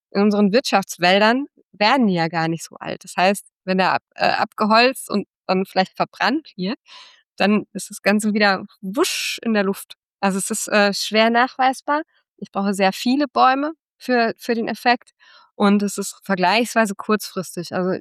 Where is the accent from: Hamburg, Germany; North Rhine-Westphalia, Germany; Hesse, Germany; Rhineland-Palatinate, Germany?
North Rhine-Westphalia, Germany; Mülheim; Ja, ich bin auch ein Ruhrpott-Mädel, ich komme aus Mülheim.